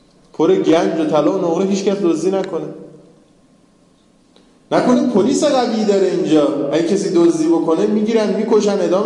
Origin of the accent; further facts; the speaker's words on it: Tehran, Tehran Province, Iran; افتخارم میکنیم هر جا میریم میگیم ما تهرانی هستیم